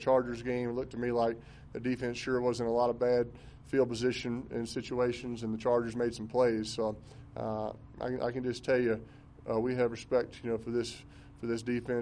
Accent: the South, United States; And, you know, growing up in the South, both of us, you know

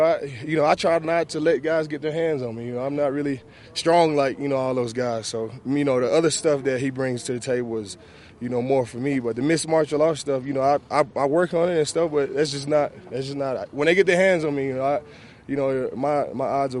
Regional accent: Dallas, Texas, United States; I'm from Dallas, so I know exactly where he goes to train.

